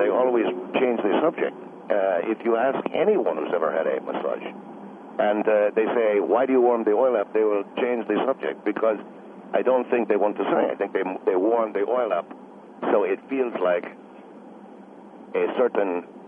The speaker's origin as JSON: {"language": "English", "country": "Argentina", "said": "I am a South American. I am from Argentina, and I like to think we know how to treat women."}